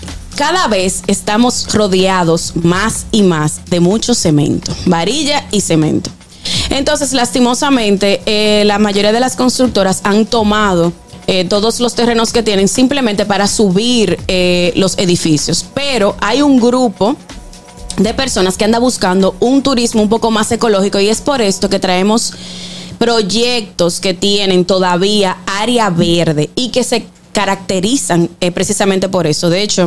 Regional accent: Santiago de los Caballeros, Santiago, Dominican Republic; debo decir de mi ciudad de Isibao, de donde yo soy, de la ciudad de Santiago

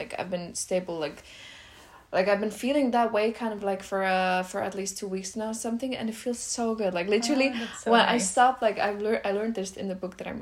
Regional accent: Iceland; Maybe we will do an episode about Iceland and how it was growing up in Iceland.

